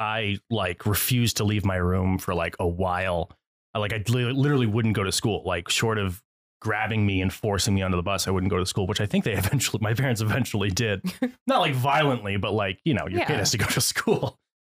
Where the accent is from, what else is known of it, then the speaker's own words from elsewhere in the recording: Connecticut, United States; so growing up, I grew up in Connecticut.